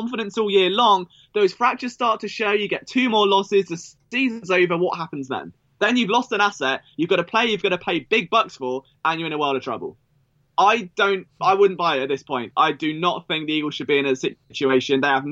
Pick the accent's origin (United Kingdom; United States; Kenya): United Kingdom; Maybe it's just me being British, but it's a lot easier to accept the bigger picture.